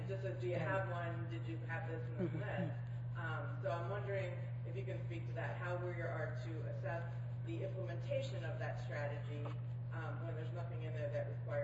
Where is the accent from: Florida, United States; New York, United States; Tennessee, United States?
New York, United States; Rochester; from Rochester, New York.